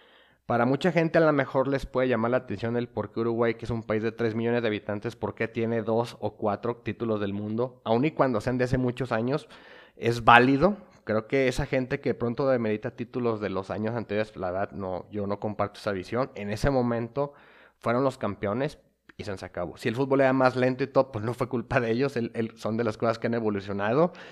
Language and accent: Spanish; Mexico; en el caso de aquí como mexicanos